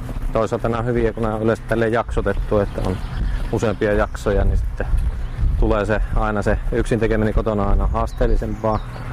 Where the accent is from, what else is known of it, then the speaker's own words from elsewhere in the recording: Mikkeli, South Savo, Finland; Joo, minä olen Mikkelistä, olen kotosi. Ja asunut täällä jo 41 vuotta kohta.